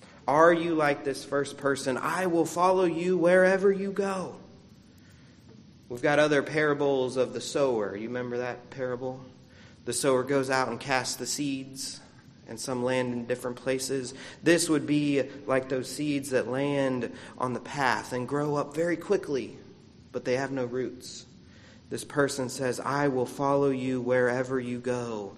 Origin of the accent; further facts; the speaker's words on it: Florida, United States; I grew up with armadillos in Florida